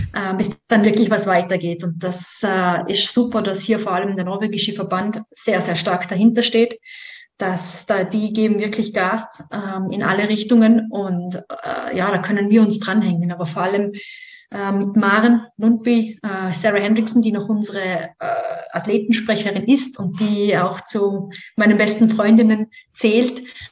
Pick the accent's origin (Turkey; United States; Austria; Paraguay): Austria; Vorarlberg; Ich würde generell Vorarlberg einfach als meine Heimat bezeichnen. Das ist das westlichste Bundesland von Österreich. Wir haben auch ein bisschen andere Sprache wie der Rest. Also wir schwätzen eher wie die Schweizer.